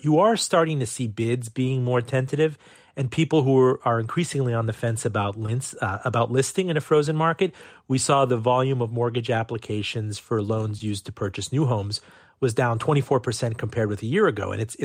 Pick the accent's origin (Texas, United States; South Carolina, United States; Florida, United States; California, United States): Florida, United States; Miami; Yeah, I'm thinking of Miami